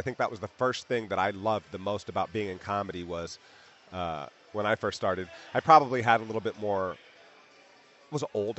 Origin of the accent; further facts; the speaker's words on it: Yellow Springs, Ohio, United States; I mean, the first time I met you was in Yellow Springs, which is my hometown.